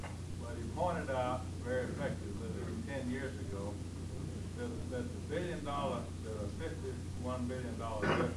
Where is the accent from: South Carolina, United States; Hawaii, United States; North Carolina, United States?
South Carolina, United States; Greenville; one of the Federal Reserve Board governors in my hometown in Greenville, South Carolina.